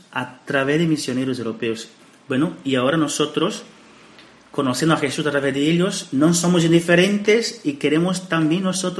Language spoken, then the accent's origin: Spanish; Amazonas, Brazil; Spanish is a second language; now in Murcia, Spain; soy misionero javeriano, soy de Brasil, precisamente del Amazonas, y bueno, llevo aquí en España poco tiempo